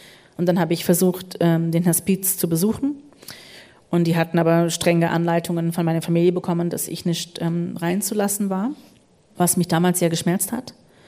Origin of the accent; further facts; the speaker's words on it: United States; German is a second language; Ich bin Amerikanerin.